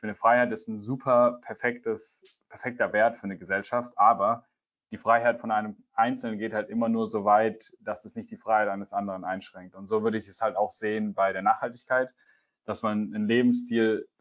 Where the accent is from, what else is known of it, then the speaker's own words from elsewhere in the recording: Southern Germany, Germany; Komme eigentlich aus Süddeutschland, da ist meine Heimat